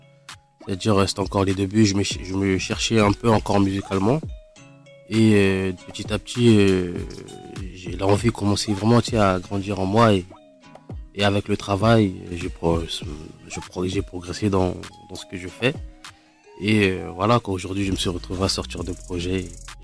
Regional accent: Kinshasa, DR Congo; j'ai grandi au Congo, Kinshasa.

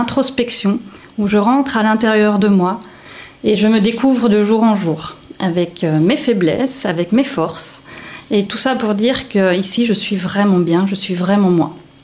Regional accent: France; now in Aire-la-Ville, Switzerland; Je suis française, mais j'ai toujours travaillé à Genève.

